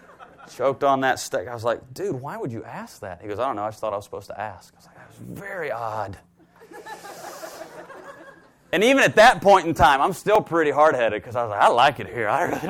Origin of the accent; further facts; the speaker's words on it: Greenville, South Carolina, United States; This is kind of my hometown, Spartanburg, Greenville area.